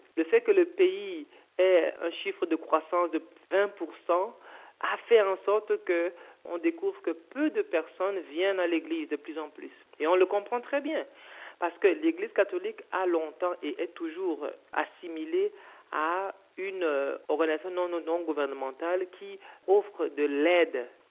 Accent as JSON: {"language": "French", "country": "Cameroon", "lives_now": "Ulaanbaatar, Mongolia", "said": "Vous voyez, je viens du Cameroun."}